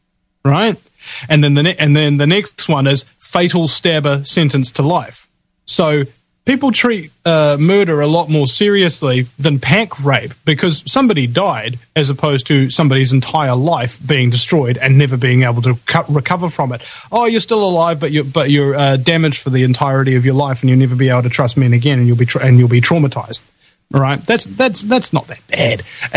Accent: New Zealand; And being a New Zealander, you know, you become very, very aware of insanity and just how crazy it is.

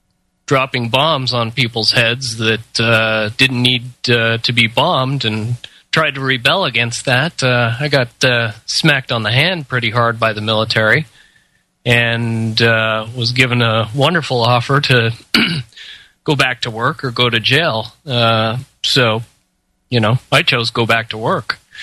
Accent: Ogden, Utah, United States; I grew up in a town called Ogden, Utah. It's about 45 minutes north of Salt Lake City, if you know it on the map. And basically spent my entire life growing up there until I was 19.

